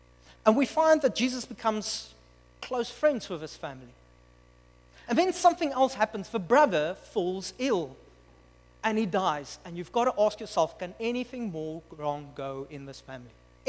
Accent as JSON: {"language": "English", "town": "Upington", "region": "Northern Cape", "country": "South Africa", "said": "I'm from Upington, so it's okay. It's a nowhere little town."}